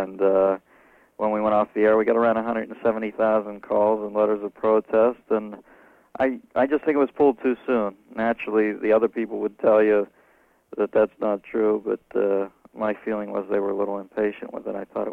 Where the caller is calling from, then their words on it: New York City, New York, United States; I'm calling from the left side of my bed in New York City.